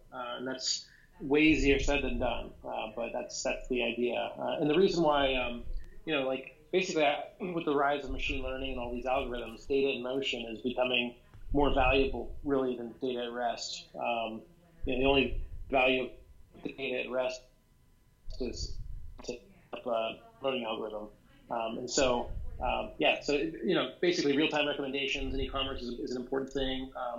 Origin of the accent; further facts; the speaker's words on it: Youngstown, Ohio, United States; also born or lived in Florida; now in Cincinnati, United States; I grew up in Youngstown, Ohio.